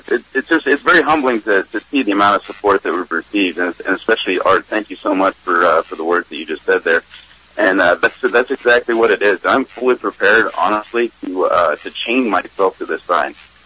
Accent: United States; This is the country that I grew up in. This is the country that I fought for.

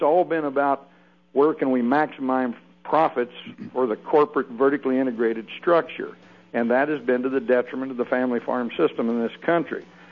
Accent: Kansas, United States; No, I'm from Kansas, but I'm on the road working.

